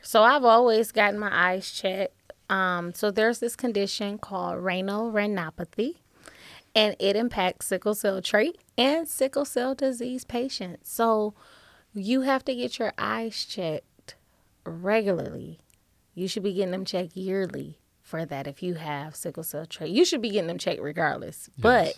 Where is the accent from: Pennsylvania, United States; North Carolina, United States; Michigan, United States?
Michigan, United States; Detroit; Because I grew up in Detroit, 60% of the population has sickle cell trait.